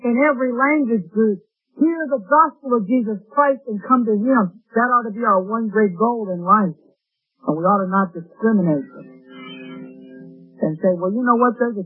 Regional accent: Midwest, United States; thank God I'm not a Yankee, you know? I'm a Midwesterner.

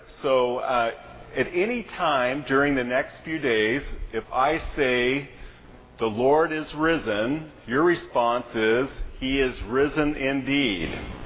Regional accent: Kansas, United States; moved away; also born or lived in Illinois; I grew up in Kansas. We were moving from Kansas to northern Illinois.

